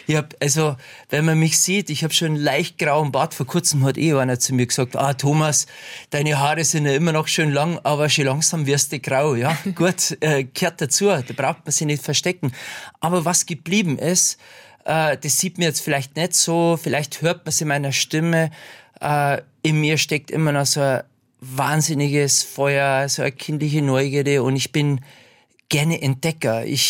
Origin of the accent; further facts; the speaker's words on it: Bavaria, Germany; Ja, für mich ist als Bayer das erste Mal, dass ich jetzt da bin bei euch